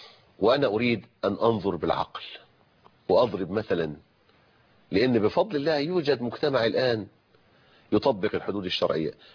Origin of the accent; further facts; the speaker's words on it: Egypt; أنا رجل مصري أحب بلدي، لكن قبل ذلك أنا رجل مسلم